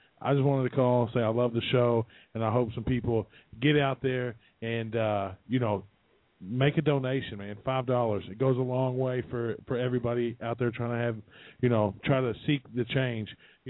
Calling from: Kentucky, United States; I'm calling from Kentucky.

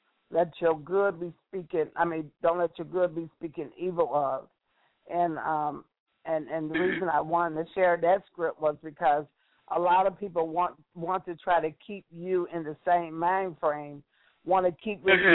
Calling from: Syracuse, New York, United States; Yes, I do. I was calling from Syracuse, New York. Hello.

